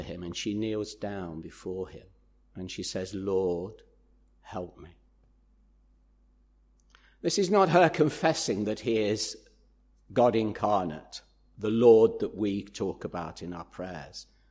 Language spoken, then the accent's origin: English; England, United Kingdom; And being English, we all sort of go, oh dear